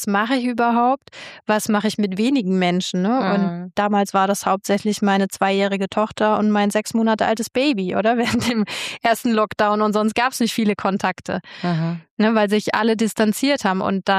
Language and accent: German; Germany; ich bin aus Deutschland hierher gekommen